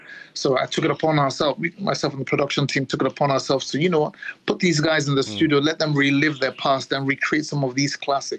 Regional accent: Nigeria; now in United States; which is something we heard a lot of whilst I was growing up in Nigeria as well

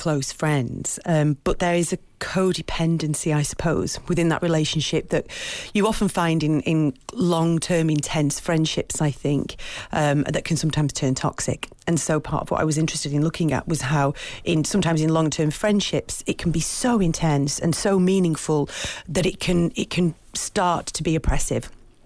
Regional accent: Manchester, North West England, United Kingdom; because I'm from Manchester, a city I know.

